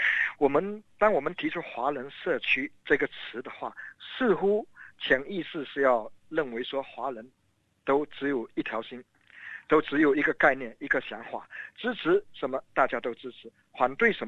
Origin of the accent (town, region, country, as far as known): Australia